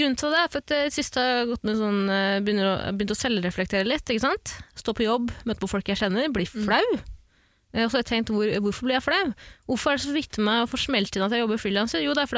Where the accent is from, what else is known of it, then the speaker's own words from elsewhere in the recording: Iraq; Jeg kan si det, for jeg kom også fra Irak.